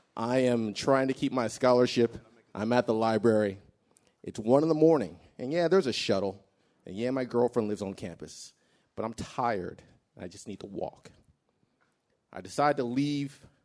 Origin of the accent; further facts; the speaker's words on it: Colorado, United States; also born or lived in Philadelphia; Now, I'm from Colorado originally. I'd been in Philadelphia for about 4 years prior